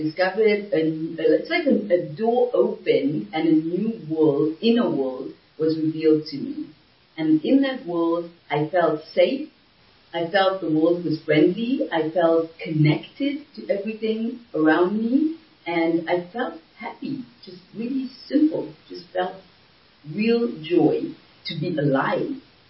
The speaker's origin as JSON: {"language": "English", "country": "Zimbabwe", "said": "because I'm from Zimbabwe, from Africa, and nobody goes to India from the people I know"}